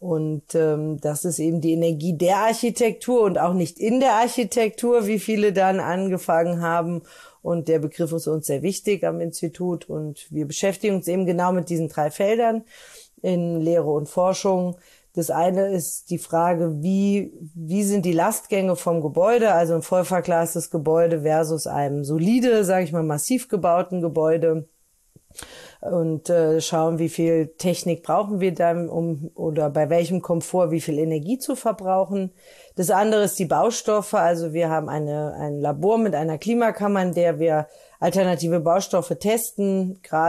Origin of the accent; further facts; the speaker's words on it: Rhineland, Germany; Ich komme erstmal aus dem Rheinland. Das ist vielleicht ganz wichtig.